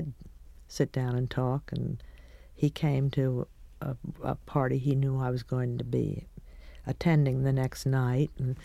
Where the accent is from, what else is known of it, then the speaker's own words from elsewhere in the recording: Rye, New York, United States; Well, I grew up in Rye, New York. I had a wonderful mother and father and two brothers and one sister. It was a town of 8,000 people, and it was a wonderful little town.